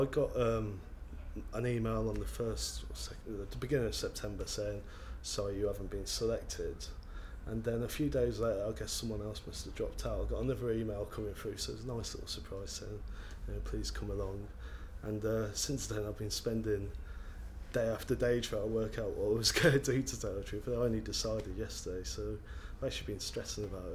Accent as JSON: {"language": "English", "town": "Coventry", "region": "West Midlands", "country": "United Kingdom", "said": "I'm 24 and I'm from Coventry in the West Midlands."}